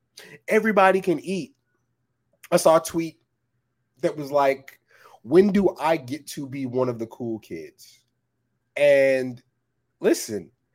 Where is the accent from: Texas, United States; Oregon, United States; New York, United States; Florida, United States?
Texas, United States; San Antonio; So I grew up in San Antonio.